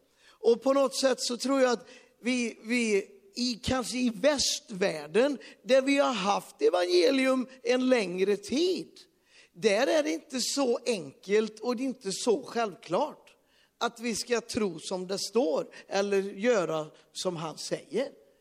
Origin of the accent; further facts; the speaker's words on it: Sweden; moved away; Jag är så glad att jag har fått flytta ut ifrån Sverige för 20 år sedan. Jag är inte svensk längre.